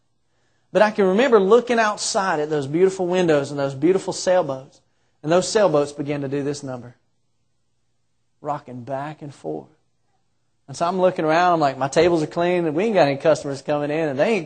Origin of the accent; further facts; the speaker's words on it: Florida, United States; moved away; I lived in Florida for about 25 years of my life. I grew up, I was born and raised in Florida.